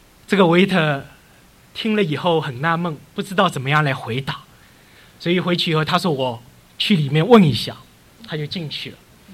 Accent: Shanghai, China; moved away as an adult; now in United States; 我从上海来到这个美国的时候，我是念电机的，我在上海念了2年大学我就出来

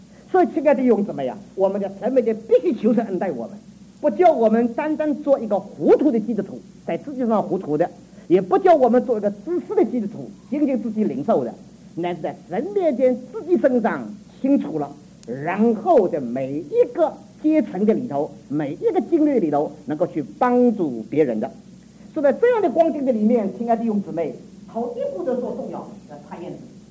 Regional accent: China; 引用我们中国人的话，怕误人子弟

